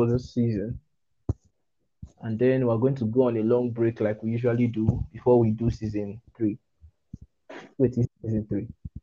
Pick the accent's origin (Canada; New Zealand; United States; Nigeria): Nigeria; as a Nigerian youth, as a Nigerian Gen Z, millennial, you must have had a brush in with the police force.